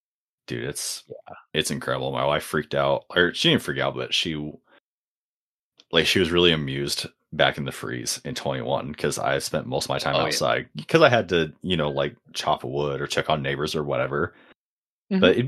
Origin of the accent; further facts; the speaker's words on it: Oregon, United States; I think about that sometimes with the snow and like growing up in Oregon